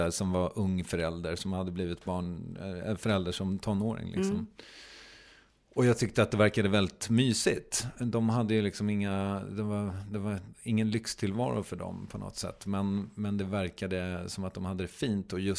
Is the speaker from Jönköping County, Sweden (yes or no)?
no; Strängnäs, Södermanland, Sweden; vi var då i min hemstad i Strängnäs